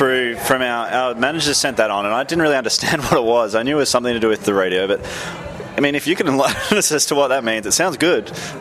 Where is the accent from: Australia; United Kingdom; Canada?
Australia; Melbourne, Victoria; we're from Melbourne, which is not really a surf city. Right. It's not a coastal city like, say, Sydney.